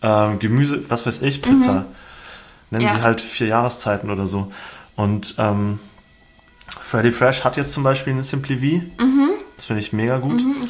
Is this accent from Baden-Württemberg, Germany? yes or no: yes; Konstanz, Baden-Württemberg, Germany; Aus Konstanz.